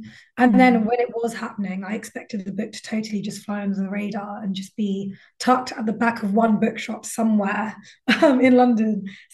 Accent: Bangalore, Karnataka, India; also born or lived in Paris, France / United Kingdom; So I was born in Paris. Didn't live there for long, couple of years maximum, maybe even less than that. And my parents moved to the UK after that, and then we moved to the south of India to Bangalore.

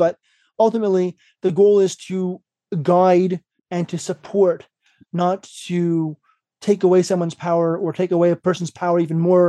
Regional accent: Montreal, Quebec, Canada; So a little bit about me. I grew up in Montreal, Canada.

